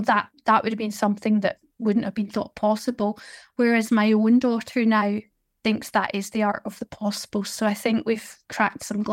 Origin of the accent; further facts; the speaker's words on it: East Kilbride, Scotland, United Kingdom; also born or lived in Glasgow; we moved from Glasgow to East Kilbride, which is in my constituency, when I was a baby. And so we moved from a tenement house to, you know, somewhere that had parks nearby, good opportunities in terms of schooling, and a really thriving town centre